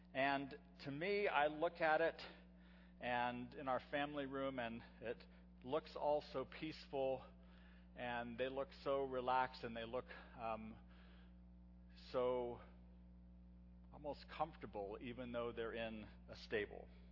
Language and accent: English; Hong Kong; I grew up in Hong Kong, and every Christmas Eve in my older years, probably from 7 years old up to 12